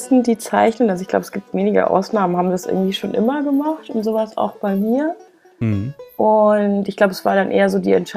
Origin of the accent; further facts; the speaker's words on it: Munich, Bavaria, Germany; also born or lived in Vienna; Also ich bin nur in Wien geboren und ich bin aber in München aufgewachsen.